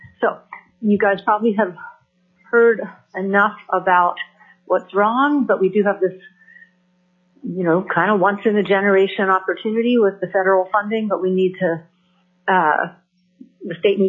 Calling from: Haines, Alaska, United States; I'm calling from Haines.

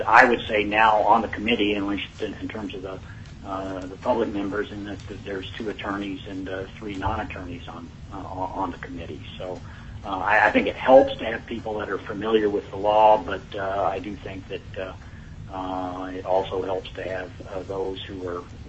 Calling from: Nome, Alaska, United States; I am calling you from Nome, Alaska. I've been a resident of Nome for the last 40 years where I've practiced law.

